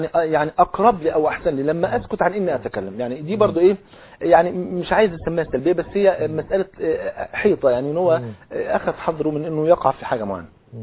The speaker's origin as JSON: {"language": "Arabic", "country": "Egypt", "said": "خليني انا مواطن مصري"}